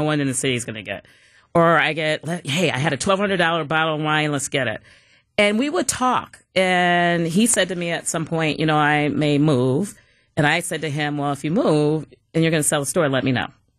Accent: Milwaukee, Wisconsin, United States; I'm born and raised in Milwaukee.

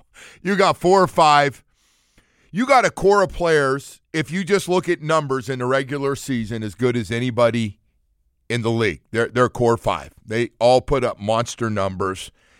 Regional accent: New York, United States; Everybody's a New York Knicks fan. I grew up in New York.

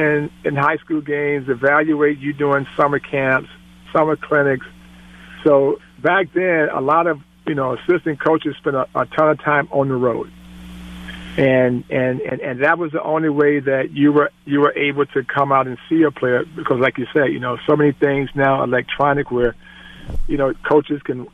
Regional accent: Michigan, United States; when I grew up in Michigan, you know, I wasn't really heavily recruited by Michigan or Michigan State until the end.

